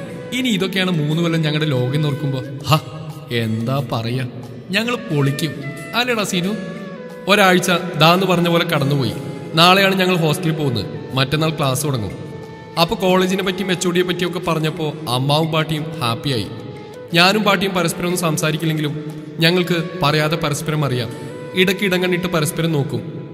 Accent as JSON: {"language": "Malayalam", "town": "Palakkad", "region": "Kerala", "country": "India", "said": "ഞങ്ങൾ പാലക്കാട്ടുകാർക്ക് ആകെ ഇവിടെ ഇല്ലാത്ത ബീച്ച് മാത്രമാണ്."}